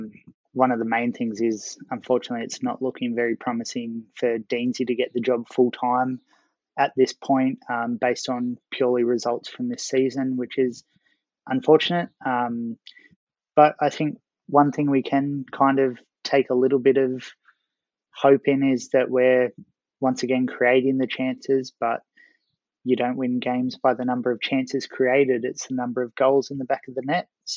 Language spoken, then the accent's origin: English; Australia; seeing as for my inauguration, it'd probably be as Prime Minister, being Australian.